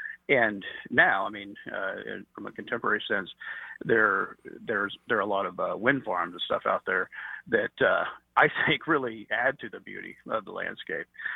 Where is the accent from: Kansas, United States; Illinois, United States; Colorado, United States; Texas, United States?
Kansas, United States; I'm actually from Western Kansas